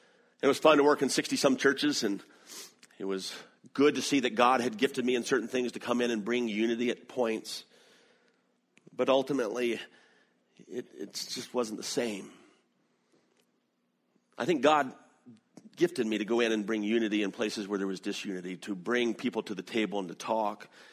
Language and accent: English; the South, United States; accent: Southern; Literally, I was raised Southern Baptist in the South. We all had the same Southern accent.